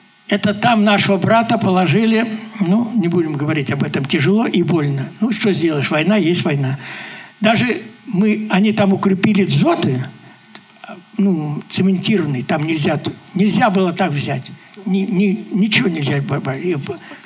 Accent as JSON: {"language": "Russian", "region": "Kaluga Oblast", "country": "Russia", "tie": "born there", "said": "Значит, я родился в Калужской области."}